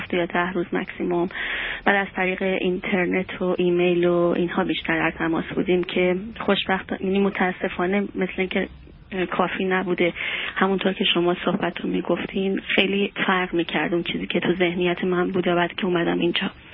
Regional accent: Iran; moved away as an adult; و من از ایران اومدم.

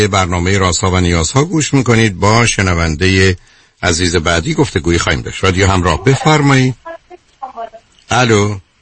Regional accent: Iran; ما چون ایرانی هستیم

